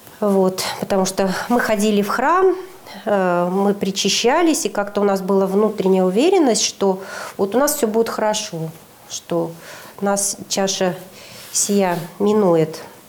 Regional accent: Syktyvkar, Komi Republic, Russia; born there; Родилась я в Сыктывкаре. Я человек по натуре и всю свою жизнь считаю себя северным человеком.

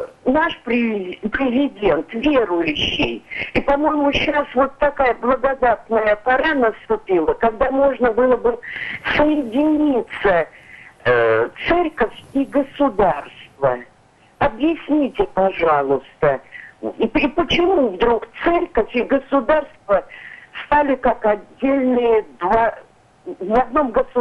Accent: Ryazan Oblast, Russia; я из Рязанской области.

